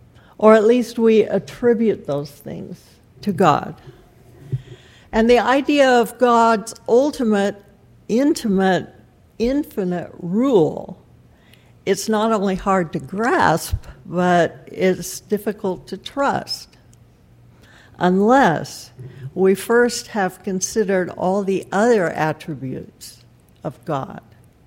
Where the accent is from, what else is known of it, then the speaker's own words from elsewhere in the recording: Nairobi, Kenya; As I grew up in Nairobi, which was a British colony at that time